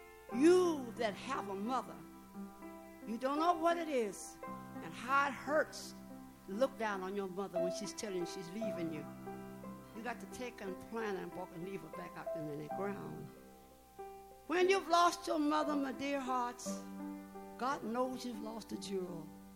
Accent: West Virginia, United States; I'm a coal miner's daughter. I'm a real coal miner's daughter. I was born and raised in West Virginia where nothing but coal mines.

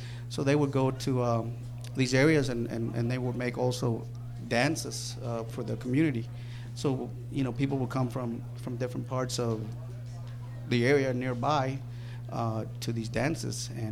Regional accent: Michigan, United States; born there; I was born in Michigan, as you can see.

